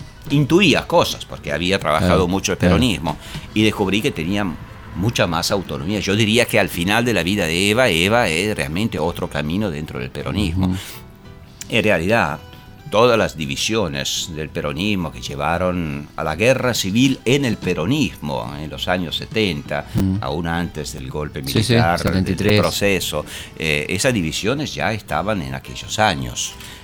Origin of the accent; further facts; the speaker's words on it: Italy; Yo vengo de Italia, hemos tenido 20 años de berlusconismo, y sé bien qué significa.